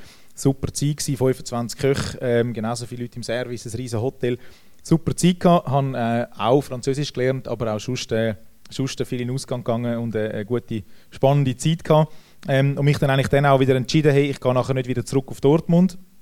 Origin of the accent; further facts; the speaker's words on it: Bern, Switzerland; born there; also born or lived in Thun / Zürich; Ich bin in Bern geboren, aber ja.